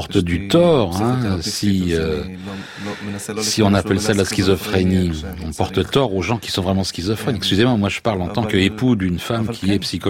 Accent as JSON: {"language": "French", "town": "Tira", "region": "Central District", "country": "Israel", "tie": "born or raised there", "said": "je n'ai jamais vécu dans les territoires palestiniens. Moi, je suis né Et j'ai grandi à Tira, c'est ma maison. Mais bon, c'est un lieu véritablement bon. On est à la campagne."}